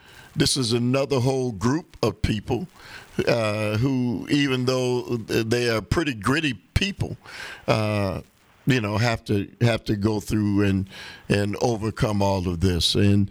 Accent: United States; But, man, we as American citizens really don't know what it's like.

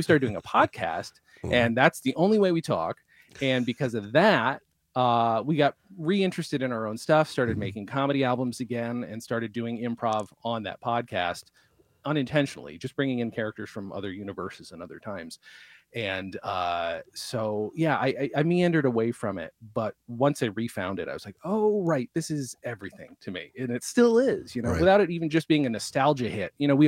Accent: New York, United States; born or raised there; also born or lived in England / Germany

